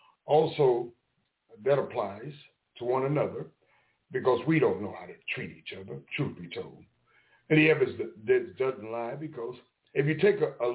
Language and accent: English; Memphis, Tennessee, United States; And I'm from Prison Camp Memphis.